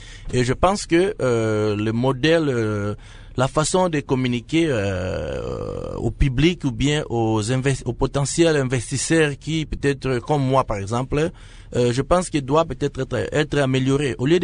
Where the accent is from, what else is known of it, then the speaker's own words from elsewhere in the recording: DR Congo; Moi en tant qu'un Congolais, je ne me considère pas pour un Américain. Je suis un Congolais.